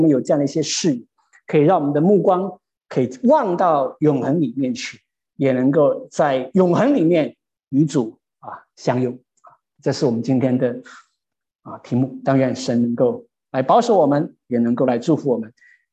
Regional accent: China; 那我们中国人很不喜欢讲死，很不喜欢去讲死。

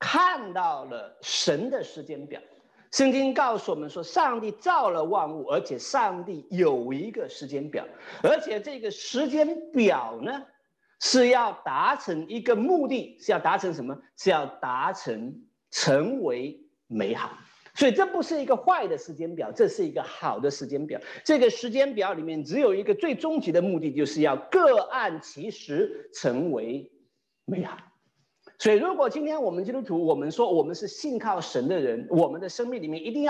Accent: Wenzhou, Zhejiang, China; 你要知道哈，我老家呢，其实以前在中国很有名，什么出名呢？这个造坟出名，造坟墓出名啊。那温州人很喜欢造坟的啊，

